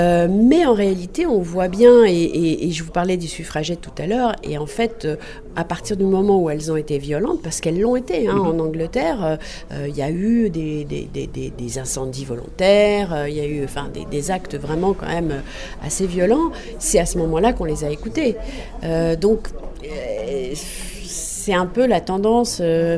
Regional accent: France; On pense aux suffragettes parce que nous, on est français

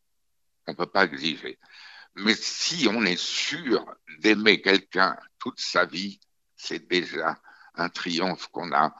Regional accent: France; On est vraiment français. Je suis français, même dans mon accent.

